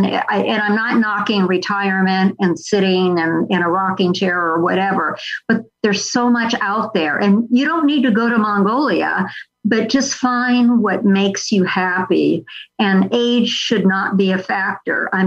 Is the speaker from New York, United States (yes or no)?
no; California, United States; because I'm from Southern California, to see the ocean.